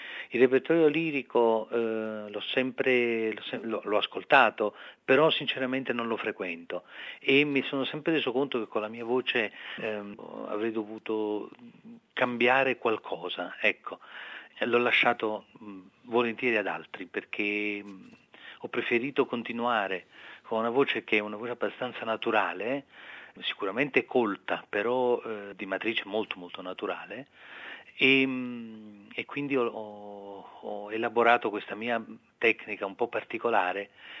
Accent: Portici, Campania, Italy; born there; Sono nato a Portici, infatti. Mio padre però è inglese

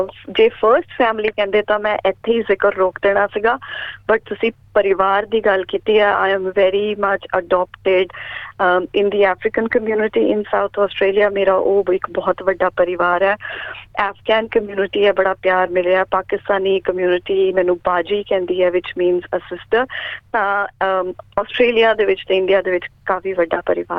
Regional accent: Chandigarh, India; now in Australia; ਪੰਜਾਬ ਤੋਂ ਜੀ, ਮੈਂ ਚੰਡੀਗੜ੍ਹ ਤੋਂ ਹਾਂ, born and brought up in Chandigarh, parents ਹੁਣ ਪਟਿਆਲੇ ਮੂਵ ਹੋ ਗਏ ਹਾਂ, ਅਤੇ ਮਦਰ ਮੇਰੇ ਮੁਸਲਿਮ ਹੈ, ਫਾਦਰ ਮੇਰੇ ਸਿੱਖ ਹੈ

